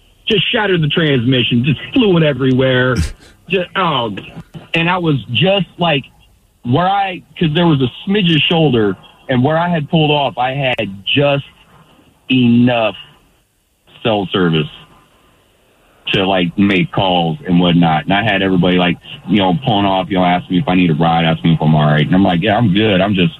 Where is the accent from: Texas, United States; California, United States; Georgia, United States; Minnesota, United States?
California, United States; because I'm from the Bay Area, and all my experiences are with Bay Area rappers.